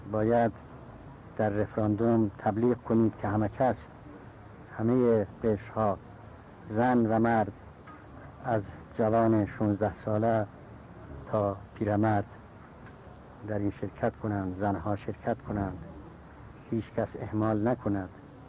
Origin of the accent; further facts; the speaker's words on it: Qom, Iran; من همیشه در فکر ایران و در فکر وطن خودم قم بودم و هستم و دعاگویم